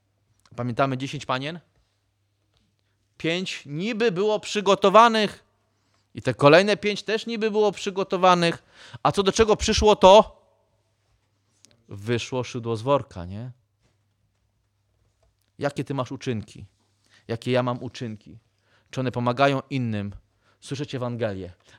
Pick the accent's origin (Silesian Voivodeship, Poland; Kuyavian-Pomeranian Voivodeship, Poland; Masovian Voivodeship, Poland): Masovian Voivodeship, Poland; Pruszków; born there; Urodziłem się w Pruszkowie. Czy coś z Pruszkowa może być dobrego?